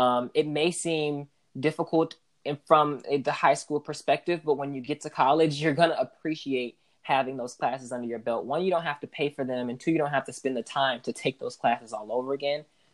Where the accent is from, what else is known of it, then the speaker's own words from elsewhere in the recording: Atlanta, Georgia, United States; I am from Atlanta. So our homecoming events are like a citywide thing.